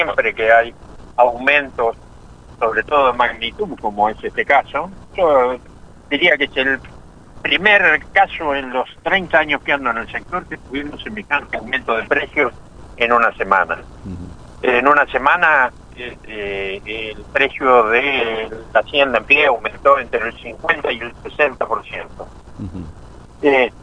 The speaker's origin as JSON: {"language": "Spanish", "country": "Argentina"}